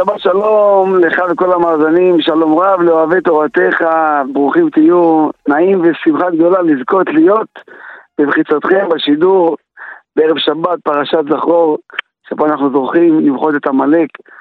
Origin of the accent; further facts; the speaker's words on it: Ma'alot-Tarshiha, Northern District, Israel; עיר כמו מעלות, שזה עיר פריפריה, שהמסורת תמיד הרגשת אותה מכל כיוון, אי אפשר להגיד שגדלנו במקום שהוא מנותק מתורה לגמרי